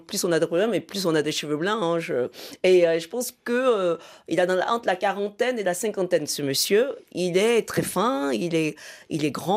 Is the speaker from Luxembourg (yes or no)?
no; Côte d’Ivoire; en tout cas en Afrique, et puis aussi, enfin, plus particulièrement aussi chez moi, en Côte d'Ivoire.